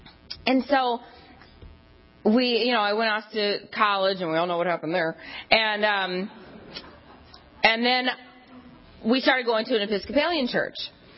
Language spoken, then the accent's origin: English; Louisiana, United States; Because when I was a child, I grew up in South Louisiana, where everybody's Catholic except for us. Okay, we were the only Southern Baptists